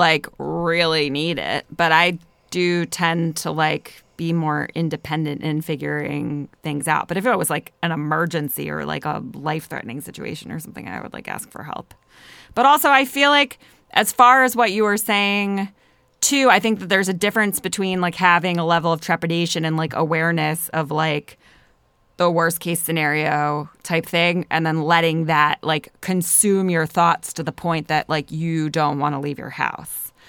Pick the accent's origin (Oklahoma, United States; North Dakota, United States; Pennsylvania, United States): Pennsylvania, United States; accent: Philadelphia; With my Philadelphia accent.